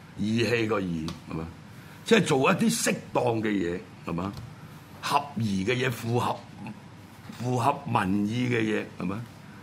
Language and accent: Cantonese; China; 即係用我哋中國人嘅説話，就係八個字